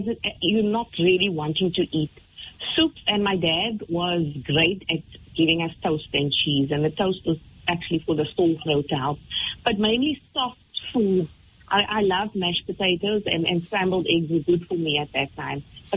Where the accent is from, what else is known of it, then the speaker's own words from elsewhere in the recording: Port Elizabeth, Eastern Cape, South Africa; I grew up in Port Elizabeth, in a suburb, a multicultural suburb of Malabar.